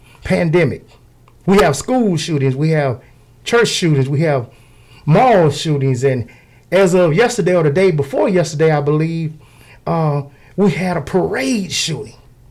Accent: the South, United States; I grew up in the Black church, the Afro-American church deep in the South.

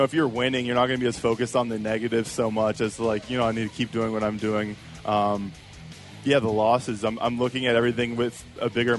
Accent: Canada

